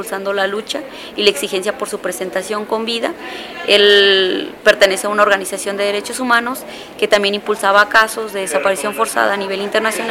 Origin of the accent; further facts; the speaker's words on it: Michoacán, Mexico; vengo del estado de Michoacán